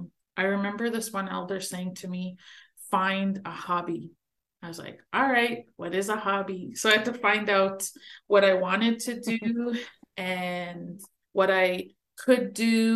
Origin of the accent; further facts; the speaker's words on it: Winnipeg, Manitoba, Canada; growing up in Winnipeg, we didn't have a big extended